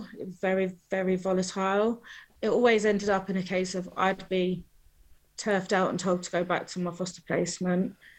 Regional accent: Newcastle, North East England, United Kingdom; also born or lived in London; I started off in Newcastle.

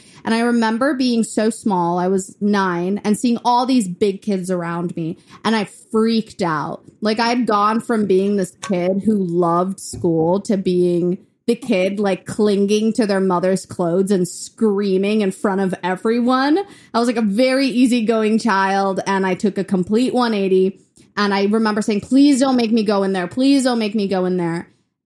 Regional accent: Downers Grove, Illinois, United States; born there; I was born in Downers Grove, Illinois.

